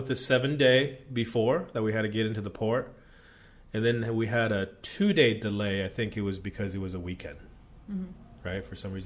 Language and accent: English; West Coast, United States; we're from the West Coast, and all of our family's from the West Coast